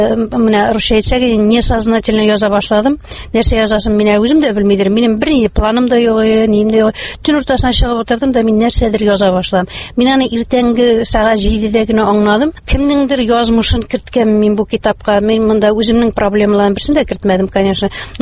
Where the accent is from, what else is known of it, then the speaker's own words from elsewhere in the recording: Akhun, Bashkortostan, Russia; born there; now in Naberezhnye Chelny, Russia; Мин үземнең тумышым белән Башкортстаннан, Учалы районы Ахун авылыннан, мин 78-нче елны шушы КамАЗ төзелешенә килдем һәм шушында мөслим җигитенә кибегә чыгып, шушында тормыш корып, хәзерге көндә дә шушы Чаллы шәһәрендә яшим.